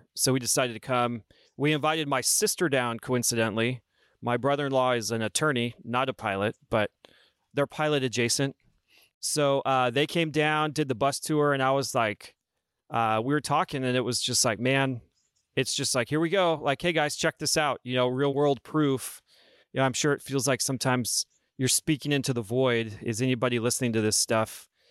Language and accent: English; Texas, United States; I grew up in Texas, went to the Air Force Academy way back in the 1900s